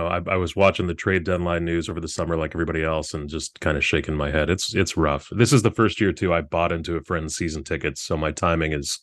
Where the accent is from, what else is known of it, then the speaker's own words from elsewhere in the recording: Chicago, Illinois, United States; I mean, I was born in Wrigleyville, literally, and you know, my dad and I could walk to the ballpark. So I just grew up a Cubs fan